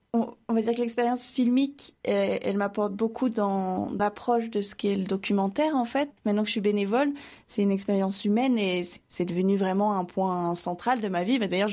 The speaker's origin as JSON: {"language": "French", "town": "Briançon", "region": "Provence-Alpes-Côte d'Azur", "country": "France", "tie": "born or raised there", "said": "Moi je suis originaire de Briançon du coup, et je revenais sur Briançon"}